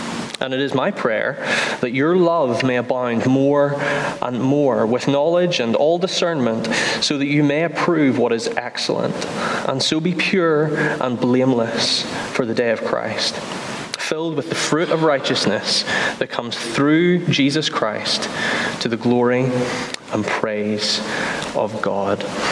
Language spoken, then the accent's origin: English; Bangor, Northern Ireland, United Kingdom; I'm from Bangor, and yeah, I'm a member in Dundonald Baptist Church.